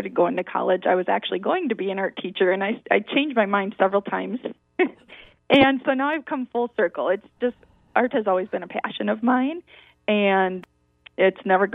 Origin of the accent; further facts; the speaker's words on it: Glidden, Wisconsin, United States; My hometown, I grew up in Glidden, Wisconsin, so straight north from here. Similar school, it was a K through 12, smaller hometown.